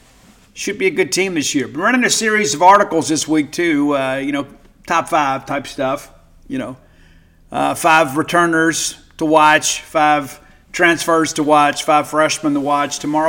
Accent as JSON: {"language": "English", "region": "Mississippi", "country": "United States", "said": "But I always get mine dripped in ranch dressing because I am from South Mississippi."}